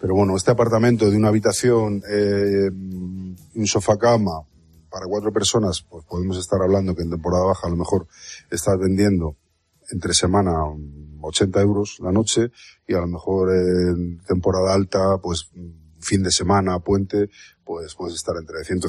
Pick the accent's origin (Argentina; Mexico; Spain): Spain; Madrid, Community of Madrid; yo que soy nacido, criado y crecido en Madrid